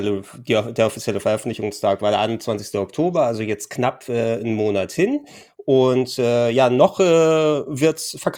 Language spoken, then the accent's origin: German; Hamburg, Germany; born there; aber ich kann hier als gebürtiger Hamburger nur mit Shanties dienen.